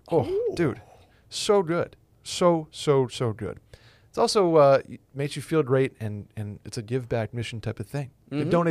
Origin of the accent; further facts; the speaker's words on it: Northeast, United States; I'm from the Northeast, and Mexico was more of a spring break destination